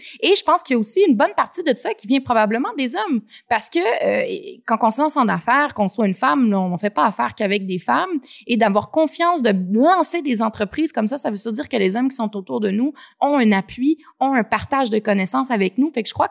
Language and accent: French; Quebec City, Quebec, Canada; also born or lived in Toronto; Moi, je suis partie de Québec, j'ai grandi à Québec. Puis là, pendant le cégep, j'ai fait un an d'université à Toronto.